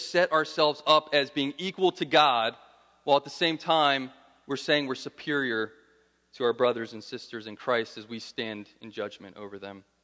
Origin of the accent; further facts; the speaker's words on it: New Jersey, United States; You know, I grew up in Central Jersey, so I can't do that.